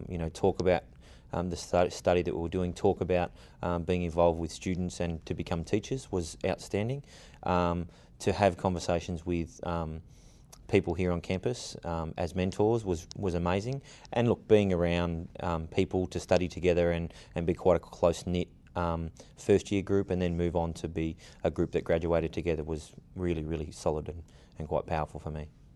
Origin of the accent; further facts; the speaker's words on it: Mildura, Victoria, Australia; I took on a teaching role back home here in my hometown in Mildura